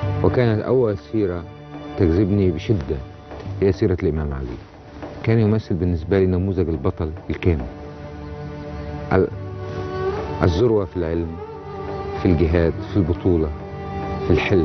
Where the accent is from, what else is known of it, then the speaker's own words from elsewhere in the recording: Cairo, Cairo Governorate, Egypt; also born or lived in Asyut; يعني انا حقيقه ولدت في صعيد مصر، لكن ولاده في عاصمه ايضا، اسيوط العاصمه. وانتقلت اسرتي وانا في الخامسه من عمري الى القاهره، فانتقلت الى شوارع وحواري القاهره الفقيره.